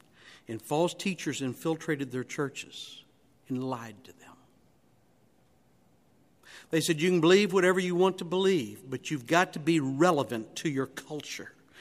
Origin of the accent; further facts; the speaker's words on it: Kentucky, United States; Now, they eat that stuff with great delight because they're Indian. I'm Kentuckian.